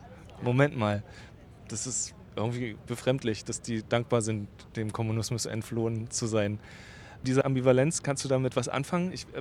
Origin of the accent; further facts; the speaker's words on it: East Germany, Germany; Übrigens, ich komme ja aus der DDR, ne? Also ich bin da geboren.